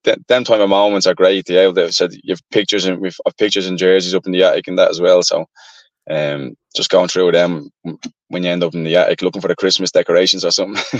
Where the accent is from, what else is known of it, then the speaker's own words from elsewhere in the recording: Tallaght, Leinster, Ireland; I'm from Talla